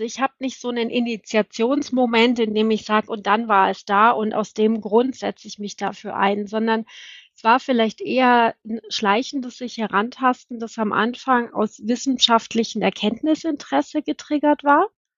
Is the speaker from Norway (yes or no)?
no; Bayreuth, Bavaria, Germany; also born or lived in Tübingen / United States; now in Nuremberg, Germany; Aufgewachsen bin ich in Bayreuth, das ist nicht so weit von Nürnberg weg, und war dann eine ganze Weile im Schwabenländle in Tübingen in den USA, und dann hat es mich wieder nach Nürnberg verschlagen.